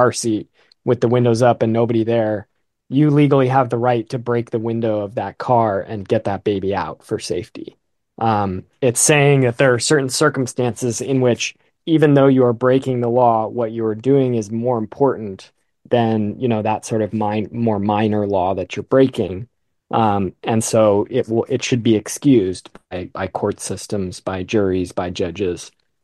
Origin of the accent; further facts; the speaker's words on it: Seattle, Washington, United States; I grew up in Seattle, and the American robins were in my backyard of my childhood home every day.